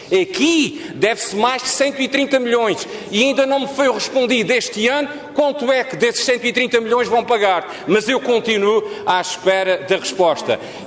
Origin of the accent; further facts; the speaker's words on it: Azores, Portugal; o que me interessa, enquanto deputado desta Casa e enquanto açoriano, é que o assunto seja resolvido